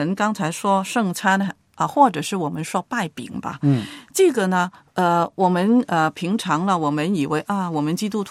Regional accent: China; 特别对我们中国人来说，有很多 有很多人都怕面对死亡

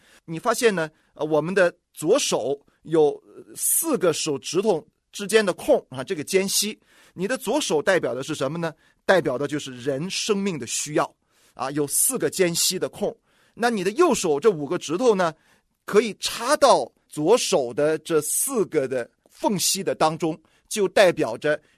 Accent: China; 这个特别是我们中国人呢，我们中国人的文化呢是有一个特点的，这个特点就叫做实用主义。

